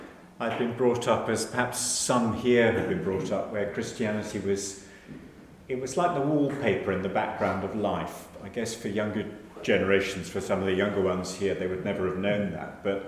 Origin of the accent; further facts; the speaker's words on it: London, United Kingdom; I'd never lived in a village. I was brought up in London. I'd always lived in cities all my life.